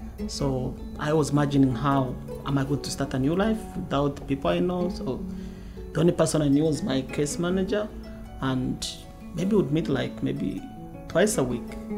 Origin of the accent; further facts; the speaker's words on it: Kakuma, Turkana County, Kenya; also born or lived in Rwanda; now in United States; I was born in Rwanda, but I grew up in Kenya, that is in East Africa, as a refugee in Kakuma refugee camp.